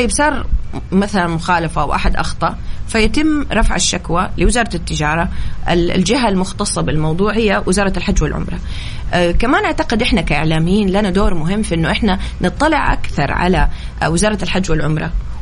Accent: Saudi Arabia; لأنه أنا سعودية ومقيمة

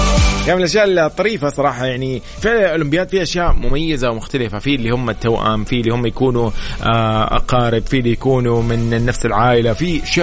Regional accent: Saudi Arabia; مو بس نحن كسعوديين

